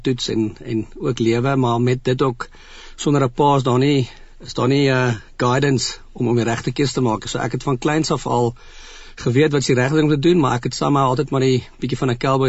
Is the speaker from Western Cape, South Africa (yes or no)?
no; Pretoria, Gauteng, South Africa; Doodgewone ou wat 'n doodgewone salaris verdien hier in die Moot. Ek het in die Moot groot geword. Was op Driefontein Noord Laerskool op skool gewees en toe in Oosmoot in die hoërskool.